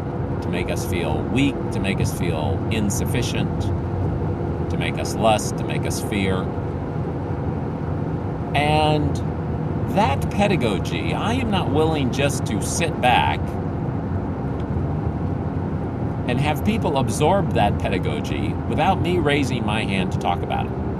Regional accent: Philippines; Before I get into that, though, I should say that I grew up in the Philippines.

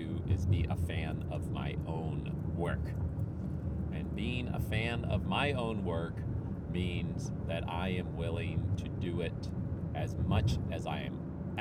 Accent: Philippines; moved away; And I grew up in the Philippines, so even the dirt is clean to me here.

